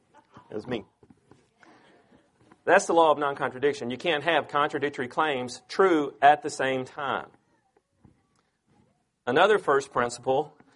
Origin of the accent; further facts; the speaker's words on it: Bible Belt, United States; we have grown up here in the Bible Belt where it runs deep, to say the least.